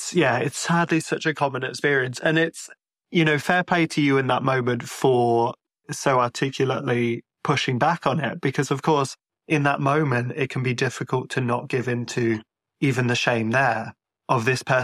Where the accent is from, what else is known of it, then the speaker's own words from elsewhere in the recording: Ireland; But I've had times when it's been treated as Irish people being obtuse for how we spell our names.